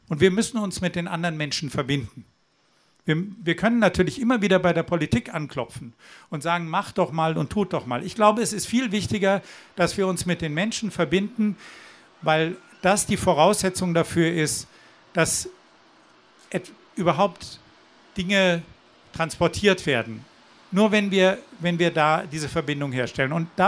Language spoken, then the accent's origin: German; Mannheim, Baden-Württemberg, Germany; Und ich komme aus Mannheim.